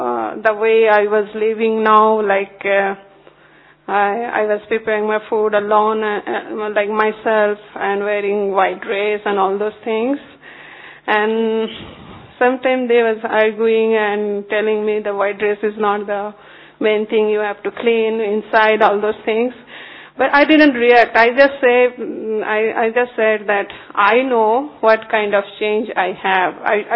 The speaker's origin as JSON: {"language": "English", "town": "Toronto", "region": "Ontario", "country": "Canada", "said": "I'm from Toronto, Canada also, like you. Etobicoke Center."}